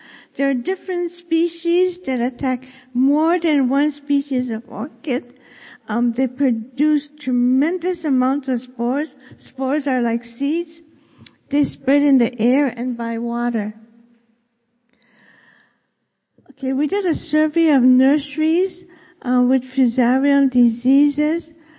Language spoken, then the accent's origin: English; Kona, Hawaii, United States; I'm from Kona. I grew up in a coffee plantation.